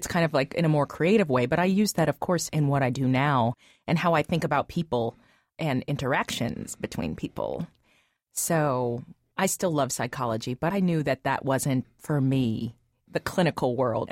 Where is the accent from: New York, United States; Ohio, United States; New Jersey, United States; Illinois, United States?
Ohio, United States; Cincinnati; Well, I grew up in Gulf Manor primarily. I went to performing arts from fourth grade through 12th grade. Before that, I went to Clifton